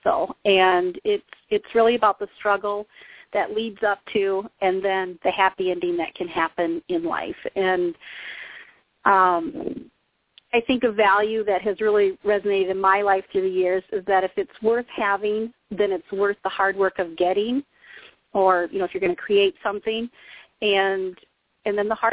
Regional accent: Lime Springs, Iowa, United States; Well, I'm native to the Midwest, lived all my life in the Midwest, in Iowa, actually, little towns. I grew up mostly around the Lime Springs, Cresco area

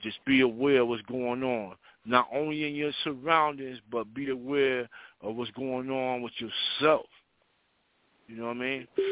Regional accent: New Jersey, United States; now in Atlanta, United States; I'm from New Jersey, but I live in Atlanta

